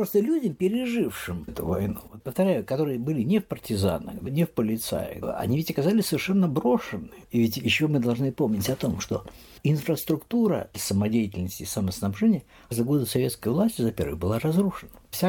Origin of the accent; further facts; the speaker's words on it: Luga, Leningrad Oblast, Russia; в моем родном городе Луге.